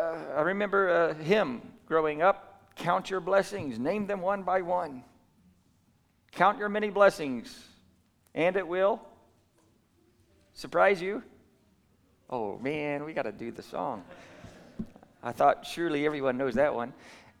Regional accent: New Zealand; I grew up when I was really young here in New Zealand. You know, I grew up mostly in New Zealand

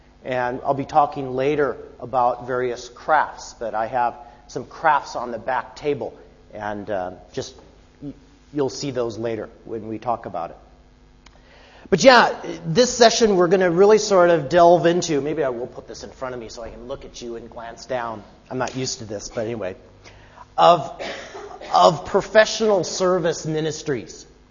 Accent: United States; And I am from America. I'm an American. And I have to admit, I am very proud of the fact that I am from America.

